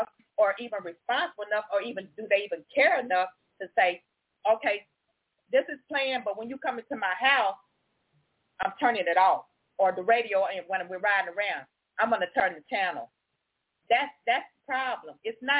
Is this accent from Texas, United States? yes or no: yes; Texas, United States; because I'm from Texas. We were listening to the Houston rappers.